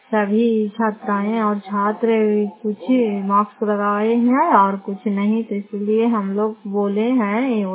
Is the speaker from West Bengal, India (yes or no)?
no; Fatehpur, Bihar, India; घर फतेहपुर पंचायत मकौता जिला नालंदा और करातसराय प्रखंड की निवासी हूँ।